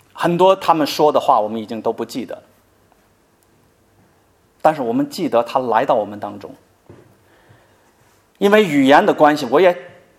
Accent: Tianjin, China; 我是天津人，天津是个工业城市，所以空气特别不好。

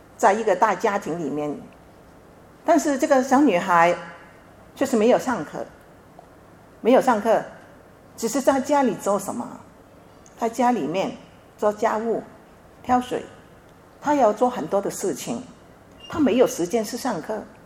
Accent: China; 我们中国人有一句话说，家和万事兴。

